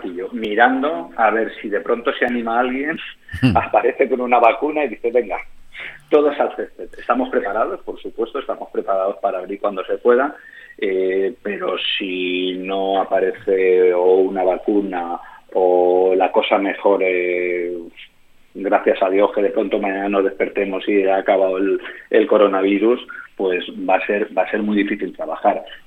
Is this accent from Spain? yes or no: yes; Ibiza, Balearic Islands, Spain; como buen ibicenco te diría que somos los número uno